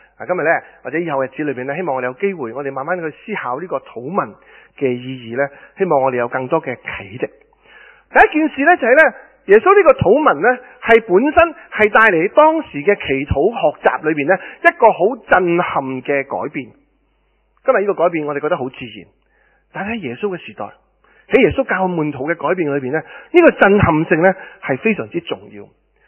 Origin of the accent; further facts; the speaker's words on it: China; 用我哋中国人嘅一个最熟悉、香港人最熟悉嘅一个嘅景点或者一个嘅事件咧